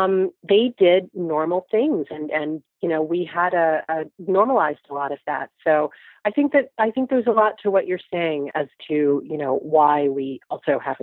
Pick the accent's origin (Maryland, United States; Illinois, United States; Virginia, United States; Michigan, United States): Virginia, United States; Hampton; And so I, growing up in Hampton, Virginia, I knew they worked at NASA